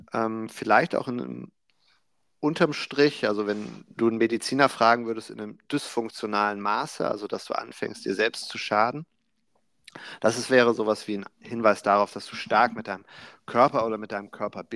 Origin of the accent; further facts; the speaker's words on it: Germany; Ich bin halt Deutscher.